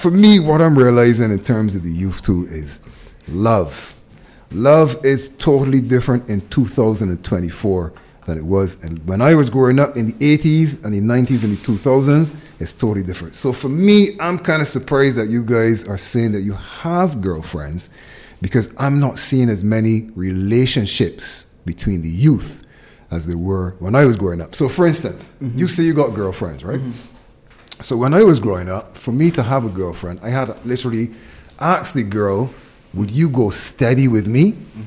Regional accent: Barbados; while I grew up here in Barbados, this is something I was told. I didn't come to Barbados and make this up.

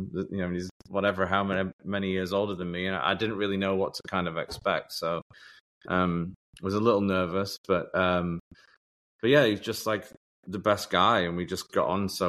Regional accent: Otley, Yorkshire and the Humber, United Kingdom; I grew up in Otley, West Yorkshire in England

